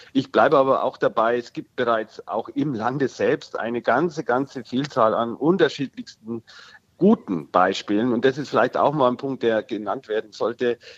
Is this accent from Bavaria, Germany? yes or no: yes; Freising, Bavaria, Germany; dann muss ich natürlich jetzt meine Heimatstadt anführen, Freising. Das ist eine Stadt kurz vor den Toren Münchens.